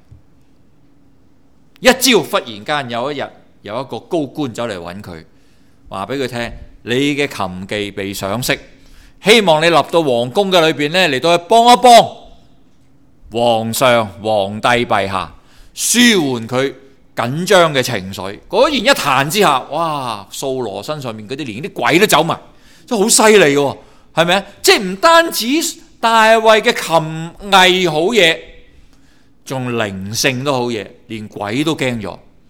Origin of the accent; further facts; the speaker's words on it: China; 我哋中国人用牛皮阿叉噶嘛